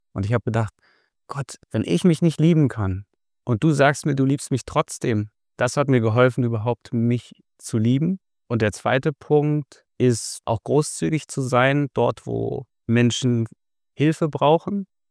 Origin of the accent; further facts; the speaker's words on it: East Germany, Germany; Also ich bin in der DDR aufgewachsen und da bin ich im Prinzip damit aufgewachsen.